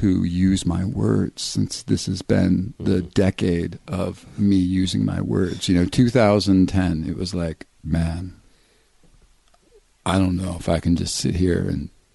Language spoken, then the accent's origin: English; Florida, United States; it's like they brought a little bit of Florida, my home state